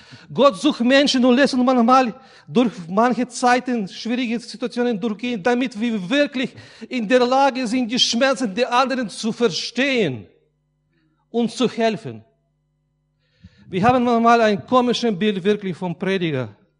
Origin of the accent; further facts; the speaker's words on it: Ukraine; moved away; Er hat viel für mein Land gemacht, wo ich aufgewachsen bin, in der Ukraine.